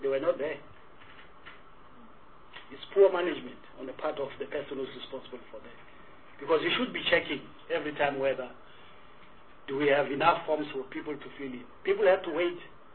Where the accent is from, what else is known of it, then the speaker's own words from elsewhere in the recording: Free State, South Africa; And, so as a person coming from the Free State, I'm very worried about